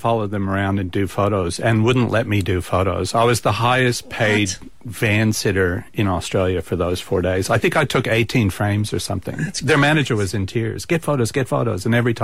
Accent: Midwest, United States; I'm a modest person. I'm from the Midwest.

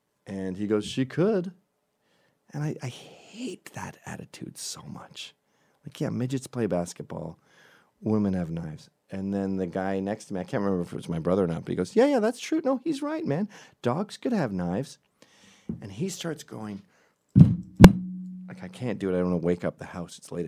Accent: Scotland, United Kingdom; I have a buzz because I'm Scottish, and I'm ready to brawl.

